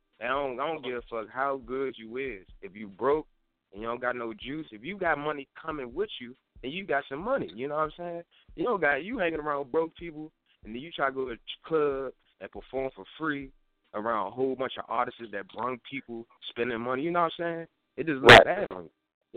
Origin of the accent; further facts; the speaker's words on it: Washington, District of Columbia, United States; Southside, D.C., Washington, D.C.